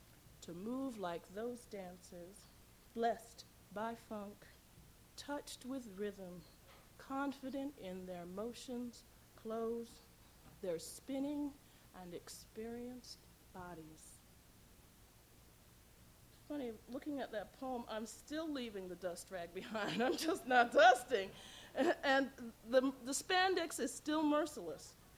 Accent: New York, United States; I grew up in the Bronx in New York, and I went to a high school called, and now this sounds very strange for a poet, but I went to a high school called the Bronx High School of Science.

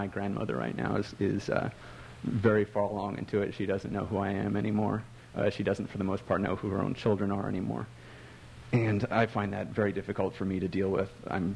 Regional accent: Colorado Springs, Colorado, United States; I came here from Colorado Springs, which is, to put it nicely, a very white bread town and very homogenous. And then I live here. I live in South City, which is sort of the opposite.

